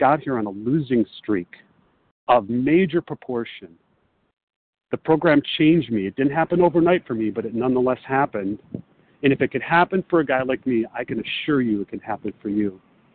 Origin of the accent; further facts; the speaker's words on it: Chicago, Illinois, United States; now in Los Angeles, United States; I'm from Chicago, but I'm calling from Los Angeles.